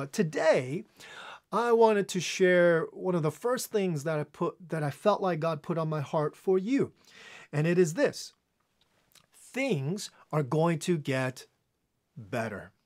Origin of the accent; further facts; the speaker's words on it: United States; And growing up in the States, the word better, we would use the word better in association with sickness